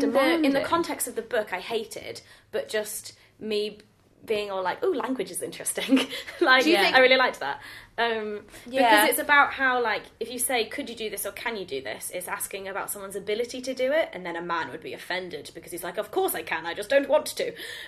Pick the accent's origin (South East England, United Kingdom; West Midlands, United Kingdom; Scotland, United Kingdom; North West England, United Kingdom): West Midlands, United Kingdom; Coventry; I'm from Coventry, Hannah.